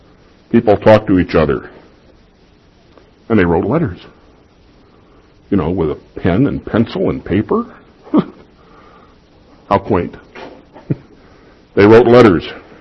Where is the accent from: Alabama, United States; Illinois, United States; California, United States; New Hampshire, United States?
Illinois, United States; Chicago; those Christmases growing up in Chicago.